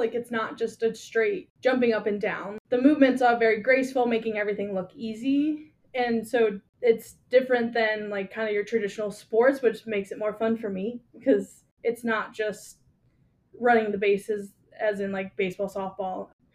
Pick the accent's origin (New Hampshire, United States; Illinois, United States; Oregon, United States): Illinois, United States; Chicago; Yeah, so I am originally from Chicago